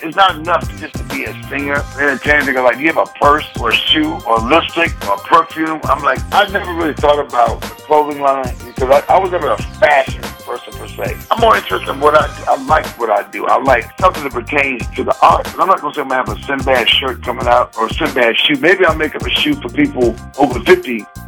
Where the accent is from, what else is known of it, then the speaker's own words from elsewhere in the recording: Big Harbor, Michigan, United States; I'm Midwest. I'm from Big Harbor, Michigan.